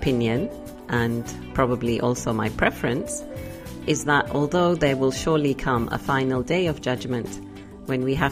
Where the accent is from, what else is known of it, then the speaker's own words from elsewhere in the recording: England, United Kingdom; Growing up in England, I was never really convinced as a child